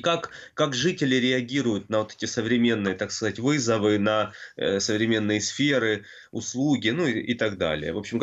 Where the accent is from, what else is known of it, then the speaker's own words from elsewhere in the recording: Donbas, Ukraine; несмотря на то, что я вырос здесь, на Донбассе.